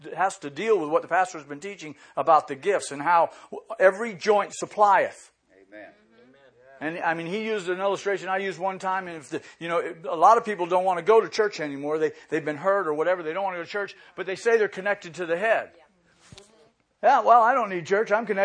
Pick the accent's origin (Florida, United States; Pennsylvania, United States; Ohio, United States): Florida, United States; Boynton Beach; This is my hometown, born and raised. I still live on the same street. I'm excited about Boynton Beach.